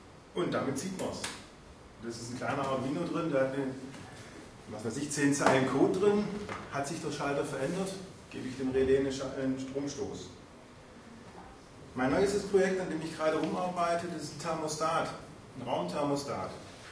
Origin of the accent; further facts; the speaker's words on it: Baden-Württemberg, Germany; man will erstens mal Geld sparen als Schwabe sowieso